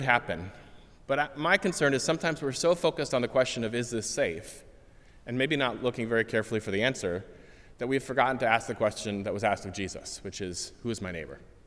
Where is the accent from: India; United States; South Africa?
United States; because I'm an American.